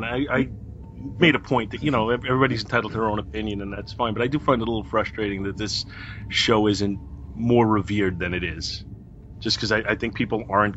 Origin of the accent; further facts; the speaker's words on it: New York, United States; We're both from New York. Of course I know him.